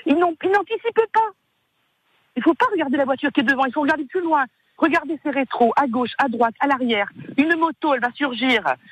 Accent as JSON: {"language": "French", "town": "Borgo", "region": "Corsica", "country": "France", "said": "Vous sortez de Bastia. Moi, je viens de Borgo, par exemple."}